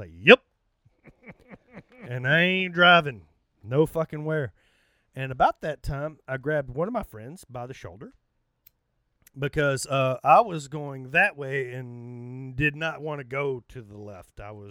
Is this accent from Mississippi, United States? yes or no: no; Arkansas, United States; I was like, well, I'm from Arkansas.